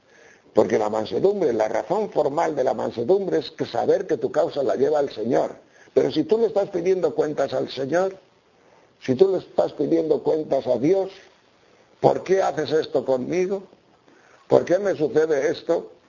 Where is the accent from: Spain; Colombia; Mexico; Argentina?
Spain; Castile and León; en aquellos pueblos de la montaña de León, de donde yo soy, pues yo no digo que se pasara hambre